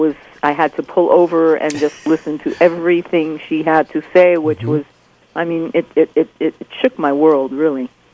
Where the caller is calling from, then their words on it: Fort Bragg, California, United States; I'm calling from Fort Bragg.